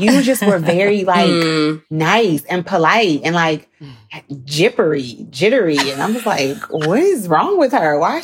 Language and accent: English; Chicago, Illinois, United States; But apparently I was on the phone with someone from back home. I'm from Chicago.